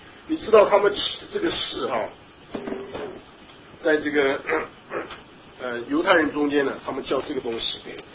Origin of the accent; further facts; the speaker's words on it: China; 弟兄姊妹们，我们中国人常讲这个不平则鸣，对不对啊？